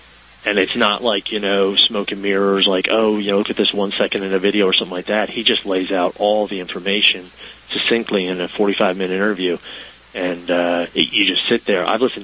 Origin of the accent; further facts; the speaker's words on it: Florence, South Carolina, United States; No, I'm from Florence.